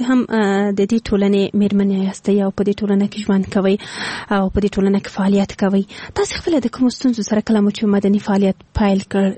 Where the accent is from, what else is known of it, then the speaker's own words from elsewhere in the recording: Afghanistan; زه د افغانستان توخی یم.